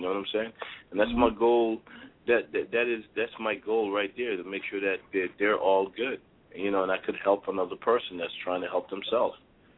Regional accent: Brooklyn, New York, United States; And me growing up in Brooklyn, I usually put it all in there, baby.

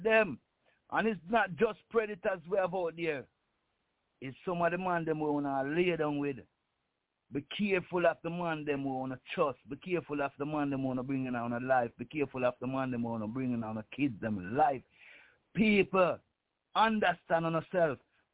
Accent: Jamaica; so people, make we clean up Jamaica as Jamaican.

